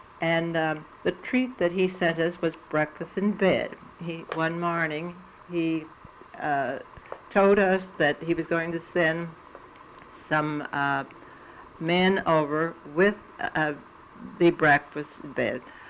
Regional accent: Kentucky, United States; The men decided that, for some reason, that since I was from Kentucky, I must know something about square dancing and hillbilly music.

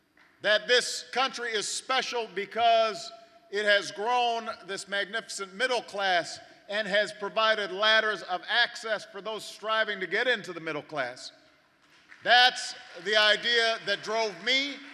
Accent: Chicago, Illinois, United States; Decades later, I arrived in one of those cities, my hometown of Chicago. Southside.

